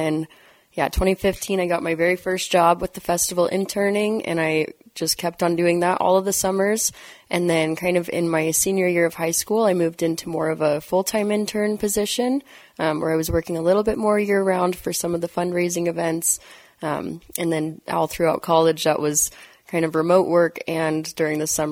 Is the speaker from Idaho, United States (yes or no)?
yes; Sandpoint, Idaho, United States; I was born and raised in Sandpoint. I grew up here. I went to the schools here